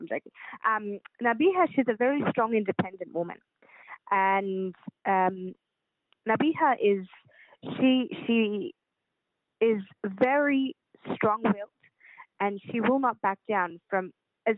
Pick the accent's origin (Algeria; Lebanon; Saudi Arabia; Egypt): Lebanon; أنا كلبنانية عرفت أنه كان في كتير من العربية ساعدوا